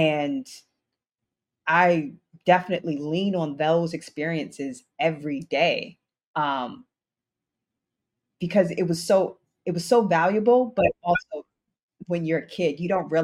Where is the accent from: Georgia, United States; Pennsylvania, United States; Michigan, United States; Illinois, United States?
Michigan, United States; Detroit; And that is one of the things that I always say I will accredit to growing up in Detroit